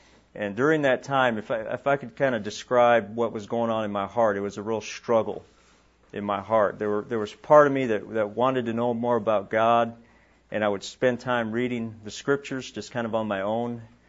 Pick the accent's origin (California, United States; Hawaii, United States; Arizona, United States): Hawaii, United States; Honolulu; some of you have probably been over to Honolulu. I grew up near Diamond Head, near Waikiki.